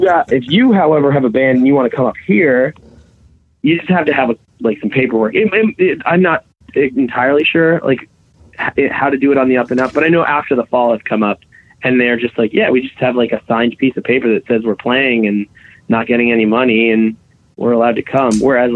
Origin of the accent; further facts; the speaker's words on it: Canada; I have the benefit of being a Canadian citizen, so I've never had to deal with our border